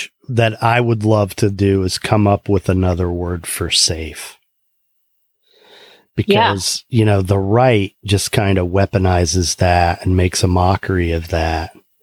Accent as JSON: {"language": "English", "region": "Indiana", "country": "United States", "tie": "born or raised there", "said": "I grew up in Indiana. My first involvement in politics was being a poll worker for the Republican Party of my county."}